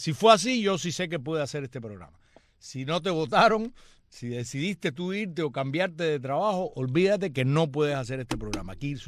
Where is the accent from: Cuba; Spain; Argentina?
Cuba; somos mucho más cubanos que el Cabeza de Bombillo y Linterna